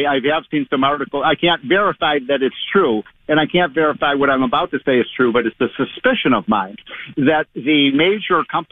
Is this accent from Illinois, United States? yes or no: yes; Chicago, Illinois, United States; I'm from Chicago, Sean. It can get 5 to 10 degrees below zero at night.